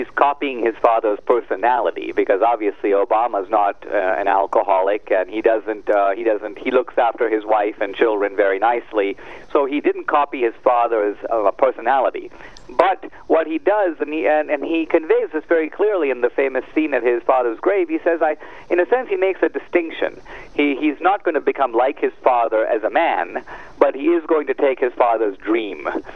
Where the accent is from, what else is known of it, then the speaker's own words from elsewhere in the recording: India; By the way, I'm from India